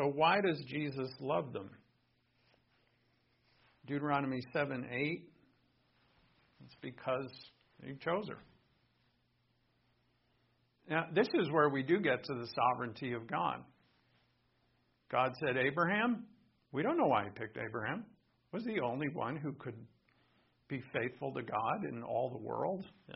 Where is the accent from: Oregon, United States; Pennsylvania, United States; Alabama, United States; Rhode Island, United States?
Rhode Island, United States; So this is my home state, Rhode Island.